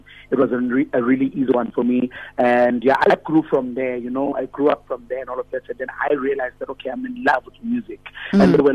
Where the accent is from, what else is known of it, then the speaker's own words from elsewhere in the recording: Gauteng, South Africa; is a young boy from the East Rand, mm-hmm. who is born again and loved the Lord. I'm from Fort Lawrence in Dwana Sekasi.